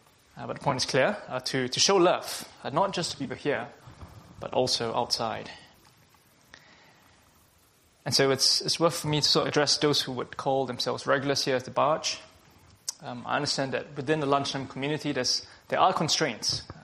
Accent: Singapore; moved away as an adult; now in London, United Kingdom; Let me tell you, I'm from Singapore myself, and when I came to London about 9 years ago now

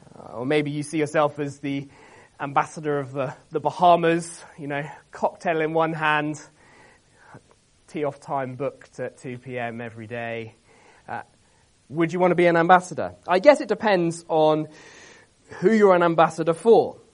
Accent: South West England, United Kingdom; accent: Wiltshire twang; I grew up in Wiltshire. No one else grew up in Wiltshire because it's just full of fields and sheep and tanks. But I did, and my mum was like, are you worried people are going to take the mick out of you for your Wiltshire twang

